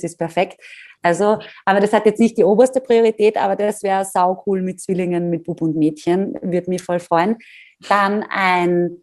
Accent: Graz, Styria, Austria; als Grazerin, die immer viele Freunde in Wien gehabt hat.

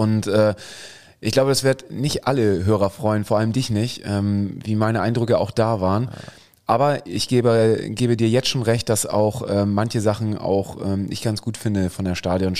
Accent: Friedrichstadt, Schleswig-Holstein, Germany; ich bin ja da oben im Norden aufgewachsen.

